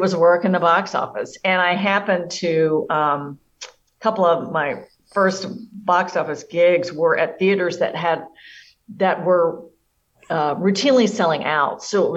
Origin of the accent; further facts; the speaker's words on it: Arkansas, United States; accent: Southern; So I am not a native Midwesterner. I was born and raised in Arkansas. of all places. And so a Southerner actually by birth. I've managed to sort of work that dialect out of my speech since then.